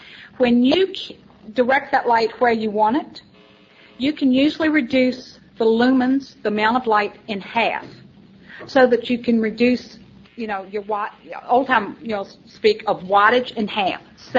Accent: Driftwood, Texas, United States; I'm from Driftwood, Texas.

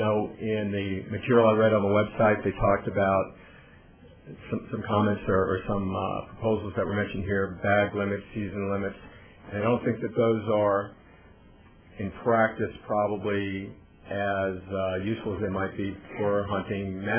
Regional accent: Dallas, Texas, United States; I'm from Dallas.

